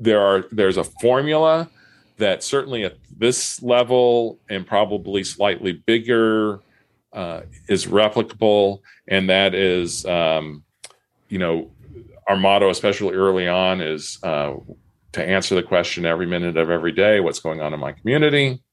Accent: San Diego, California, United States; now in Batavia, United States; I'm from San Diego. I moved here specifically because of the Batavian.

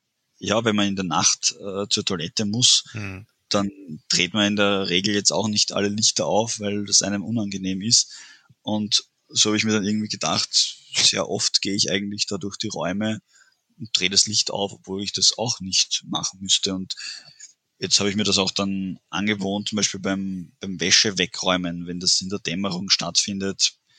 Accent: Vienna, Austria; Bei uns in Wien gab es das auch mal

